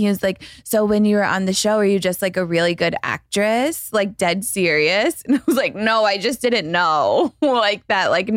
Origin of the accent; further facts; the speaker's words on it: St. Louis, Missouri, United States; also born or lived in Colorado; Well, I'm from St. Louis.